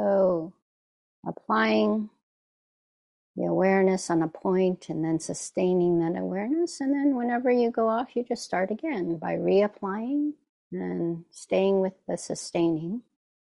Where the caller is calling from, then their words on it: San Francisco, California, United States; I'm zooming in from Ramatushland, otherwise known as San Francisco.